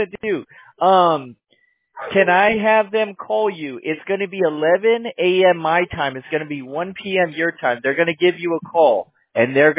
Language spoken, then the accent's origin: English; California, United States; I'm from Cali.